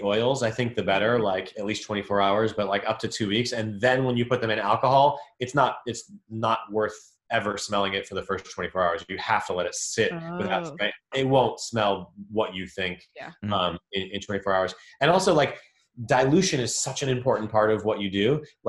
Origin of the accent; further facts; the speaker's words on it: Boston, Massachusetts, United States; You know, Kavi's from Jersey, I'm from Boston.